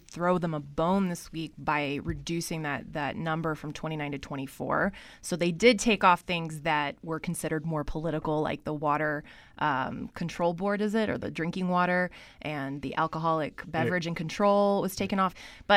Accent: North Carolina, United States; In my home state of North Carolina, we've seen things like this too

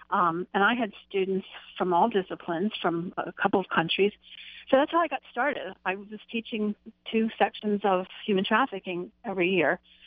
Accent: Philadelphia, Pennsylvania, United States; And actually, I'm from the Philadelphia area, and I'm a mental health nurse.

